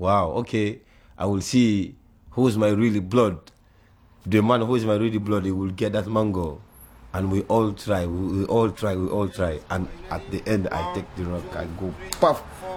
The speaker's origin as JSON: {"language": "English", "country": "Guinea", "tie": "born or raised there", "first_language": "Susu", "second_language": "English", "lives_now": "Cardiff, United Kingdom", "said": "Susu is the language I grew up speaking in Guinea-Conakry."}